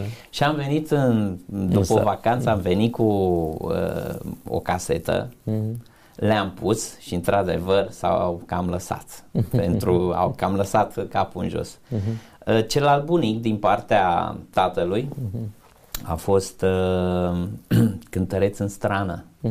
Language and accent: Romanian; Arad, Arad County, Romania; Pentru că eu când am plecat din Arad, am plecat reprezentând Aradul.